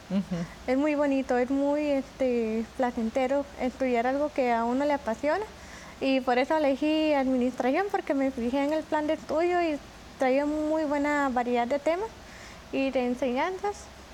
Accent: Alajuelita, San José, Costa Rica; Bueno, yo soy oriunda del Cantón de Alajuelita.

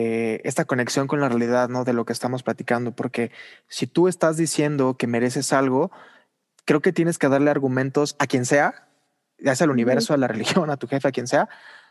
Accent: Mexico; somos mexicanos, nacimos en tal lado, tenemos estos privilegios, no tenemos otras cosas

